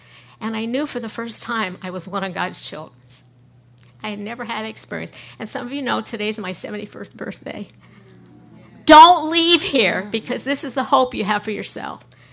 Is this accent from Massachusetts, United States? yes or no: no; New York, United States; I'm from New York, so I'm not a gardener.